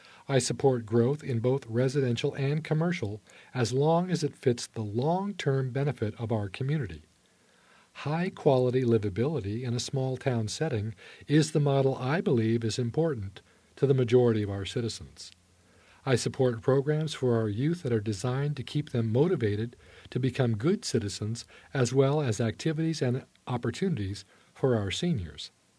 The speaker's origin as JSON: {"language": "English", "town": "Silverton", "country": "United States", "tie": "born or raised there", "said": "I was born in Silverton, went to school in Silverton, chose to raise my family in Silverton, work in Silverton"}